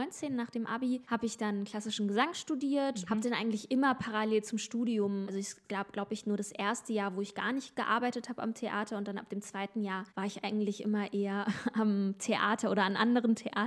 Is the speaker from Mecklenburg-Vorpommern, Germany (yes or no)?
no; Kassel, Hesse, Germany; auch in meiner Heimat. Es war ganz schön, da wieder zurückzukommen.